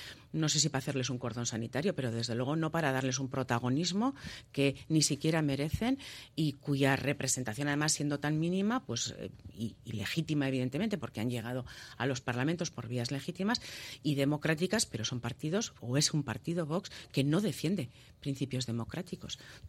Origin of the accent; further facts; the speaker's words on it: Basque Country, Spain; Somos vascos y vascas, y el euskera nos identifica como euskaldunes y también como pueblo